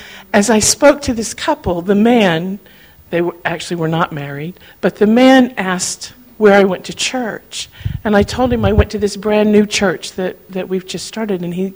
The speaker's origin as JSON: {"language": "English", "town": "Atlanta", "region": "Georgia", "country": "United States", "lives_now": "Leighton Buzzard, United Kingdom", "said": "I came with this lot from Leighton Buzzard. I'm from Atlanta, Georgia. Yeah, I don't sound like Leighton."}